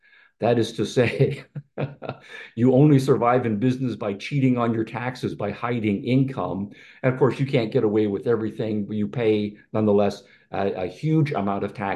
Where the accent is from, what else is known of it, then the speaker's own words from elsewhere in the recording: Canada; We in North America, I'm from Canada and America and Europe, we complain about the amount of fat